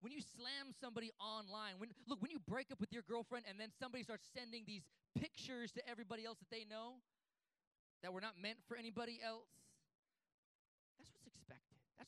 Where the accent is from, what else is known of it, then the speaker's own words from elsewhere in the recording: San Bernardino, California, United States; I grew up in San Bernardino off Baseline, and there was a place called Little Africa, okay, and it was a tough spot.